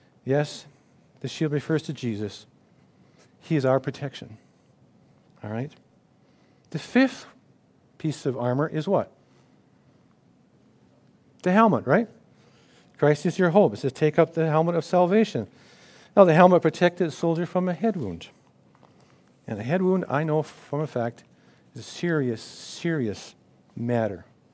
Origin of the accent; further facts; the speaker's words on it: British Columbia, Canada; I come from the West Coast or the Wet Coast